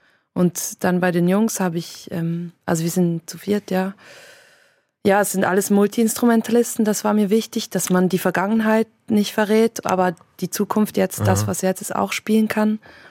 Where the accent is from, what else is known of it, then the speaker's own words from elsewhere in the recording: Zurich, Switzerland; Und dann gehe ich nach Zürich, meine Heimatstadt.